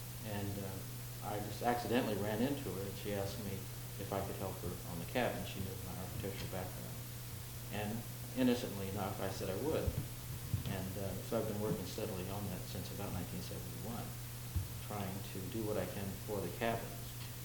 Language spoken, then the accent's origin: English; Kentucky, United States; Later on, when I graduated from high school and went away to the university to study architecture, I was away from Kentucky for about 15 years, living in other places and doing some traveling.